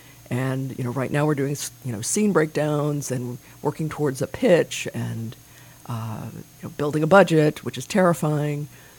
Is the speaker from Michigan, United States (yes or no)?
no; Chicago, Illinois, United States; now in St. Petersburg, United States; I mean, I come from Chicago, which is kind of a huge city and a very, very deep bench when it comes to filmmaking.